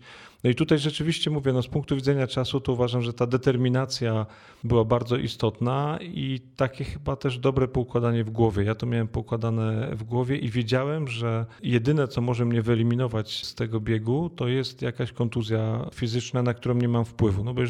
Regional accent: Puszczykowo, Greater Poland Voivodeship, Poland; Ja się wychowałem w Puszczykowie, to jest taka miejscowość w otulinie Wielkopolskiego Parku Narodowego

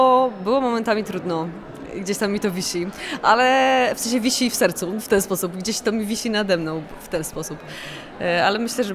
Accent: eastern Poland, Poland; tak pochodzę właściwie z Polski Wschodniej gdzieś tam

